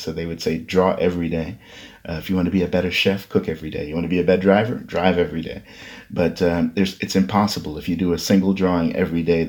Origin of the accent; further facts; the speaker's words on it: Queens, New York, United States; also born or lived in Brooklyn; I was born in Brooklyn, but I grew up mostly in Queens, in Laurelton, which is kind of a small, the last part of Queens before you hit Long Island.